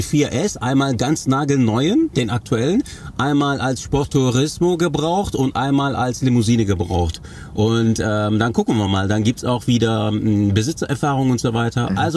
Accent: Cologne, North Rhine-Westphalia, Germany; als Kölner Junge, ne, der in Köln geboren und aufgewachsen ist

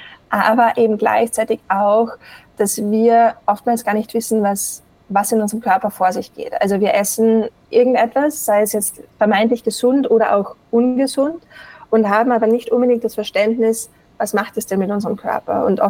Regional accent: Austria; accent: Austrian; now in Colorado, United States; ich habe mir meinen österreichischen Akzent beibehalten, lebe aber tatsächlich in den USA. Ich sage mal, auch ganz österreichisch, stereotypisch in Colorado, also in den Bergen.

